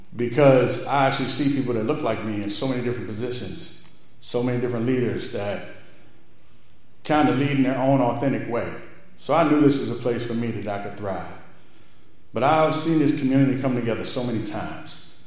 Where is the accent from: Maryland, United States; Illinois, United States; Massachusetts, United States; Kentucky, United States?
Maryland, United States; Seat Pleasant; also born or lived in Washington, D.C.; But also, I'm a kid from Sea Pleasant, Maryland. I actually grew up through Washington, D.C.